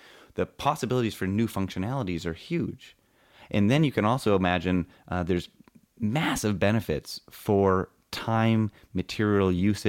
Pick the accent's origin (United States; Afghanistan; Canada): Canada; I'm from Canada